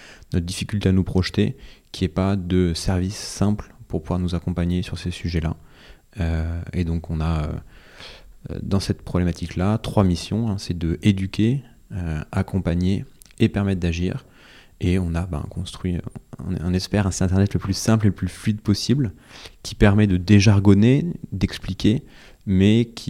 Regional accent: Vichy, Auvergne-Rhône-Alpes, France; 30 ans, fondateur et directeur de Caravelle. Alors, je viens de Vichy, en Auvergne.

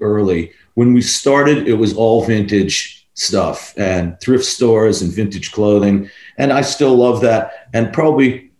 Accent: New York, United States; also born or lived in London / Los Angeles; now in Laguna Beach, United States; Well, I grew up in New York. I'd lived in London. I'd lived

